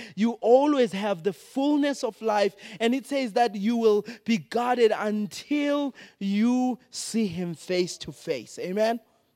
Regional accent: Zimbabwe; I grew up in Zimbabwe where inflation jumped up to 4,000%, and literally the Zimbabwean dollar got extinct, right?

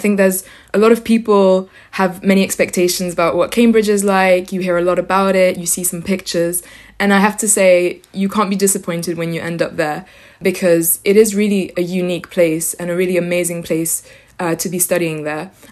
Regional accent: France; English is a second language; I come from France.

